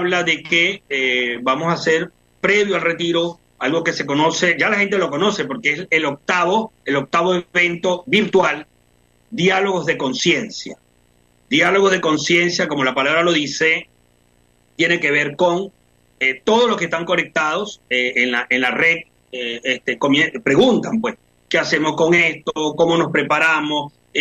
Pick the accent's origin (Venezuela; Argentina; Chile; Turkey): Venezuela; Esto comenzó, esta reconexión comenzó en el año 2000, yo soy de Venezuela, y estando en Venezuela en el año 2000